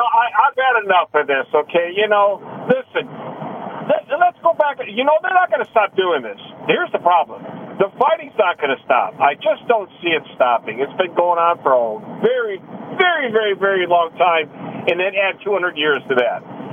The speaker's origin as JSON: {"language": "English", "region": "Michigan", "country": "United States", "said": "I'm from Michigan. I never went to the school, but I love the team."}